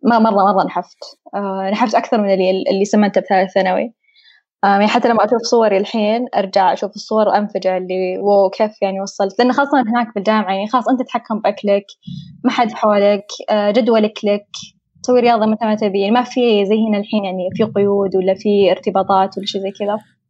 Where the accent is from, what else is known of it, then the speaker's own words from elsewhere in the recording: Saudi Arabia; أنا برجع سعودية